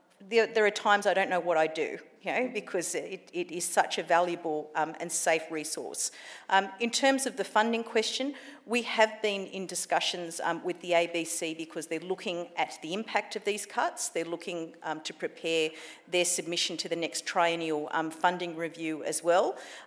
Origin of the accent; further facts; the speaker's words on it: Sydney, New South Wales, Australia; I'm from Western Sydney